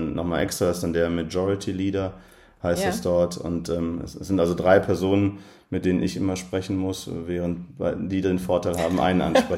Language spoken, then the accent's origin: German; Euskirchen, North Rhine-Westphalia, Germany; Und deswegen kommt für mich für so ein Amt nur Euskirchen als meine Heimatstadt in Frage.